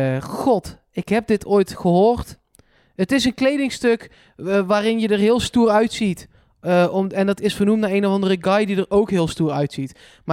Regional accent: Eindhoven, North Brabant, Netherlands; die vroeg zich daarna af of dat voor mij als Eindhovenaar makkelijker dan is om te begrijpen dan voor iemand uit Twente

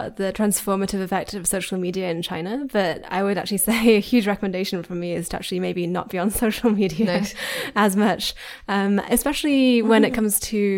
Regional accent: Yorkshire and the Humber, United Kingdom; I am from Yorkshire.

